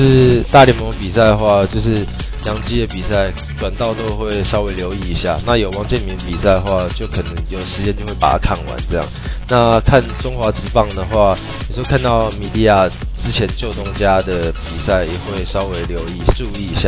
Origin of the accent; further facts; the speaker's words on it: Taiwan; 就是身为台湾人，我也觉得替他们感到光荣